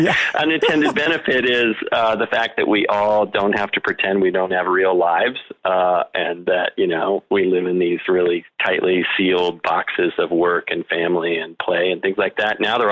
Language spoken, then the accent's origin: English; Pacific Northwest, United States; I grew up in the Northwest, Pacific Northwest.